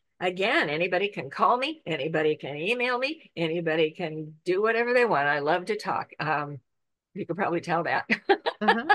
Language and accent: English; Ireland; she knows I love Celtic music because I'm Irish.